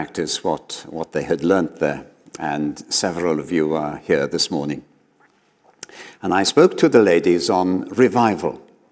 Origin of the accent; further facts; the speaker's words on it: Wales, United Kingdom; was still in evidence when I grew up in Wales.